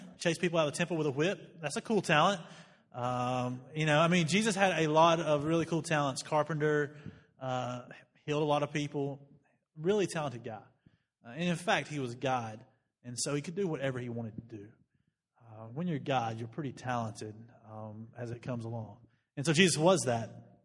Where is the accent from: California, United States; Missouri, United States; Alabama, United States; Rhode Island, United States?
Alabama, United States; I'm from Alabama and haven't been here as long as Neil, so I'll use terms like y'all and stuff a lot, so just bear with that.